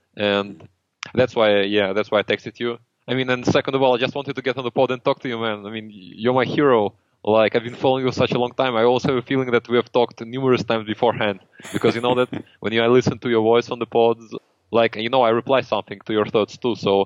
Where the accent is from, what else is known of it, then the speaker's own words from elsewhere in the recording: Russia; English is a second language; I speak really good English and really good German and Russian too, because I'm from Russia. So English is not my mother tongue.